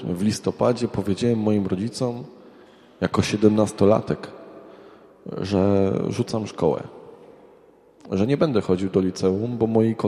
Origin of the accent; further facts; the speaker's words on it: Radom, Masovian Voivodeship, Poland; jestem z Radomia. Mam 27 lat, jestem kawalerem.